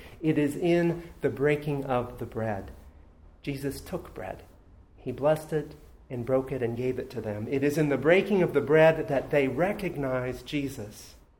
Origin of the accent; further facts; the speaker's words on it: Birmingham, Alabama, United States; as the tornado moved through my hometown of Birmingham.